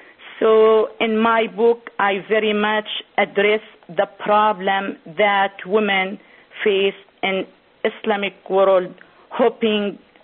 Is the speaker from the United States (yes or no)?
no; Syria; the way God was introduced to me growing up in Syria.